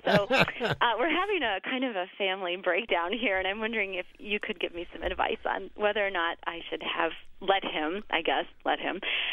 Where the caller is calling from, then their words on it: Midland, Michigan, United States; I'm calling from Midland, Michigan.